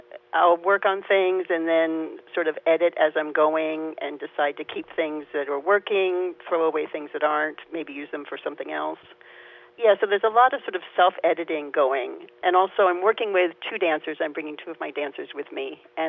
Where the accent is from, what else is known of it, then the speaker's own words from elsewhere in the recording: Nigeria; I grew up in Nigeria, so I saw a lot of Yoruba dance.